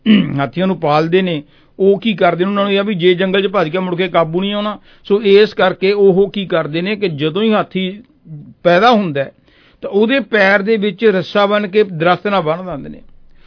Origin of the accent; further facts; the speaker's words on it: Punjab, India; ਕਿਉਂਕਿ ਅਸੀਂ ਪੰਜਾਬ ਤੋਂ ਹਾਂ, ਪੰਜਾਬ ਦੇ ਵਿੱਚ ਪੰਜਾਬੀ ਤਾਂ ਸਾਨੂੰ ਆਉਂਦੀ ਹੈ